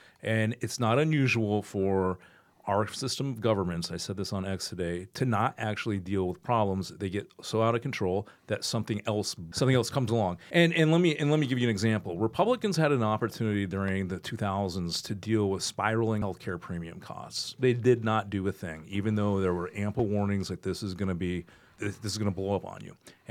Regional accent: Colorado, United States; Now, again, I'm from Colorado.

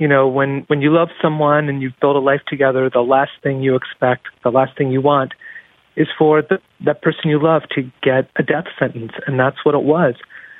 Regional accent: Ohio, United States; I'm born and raised in Ohio.

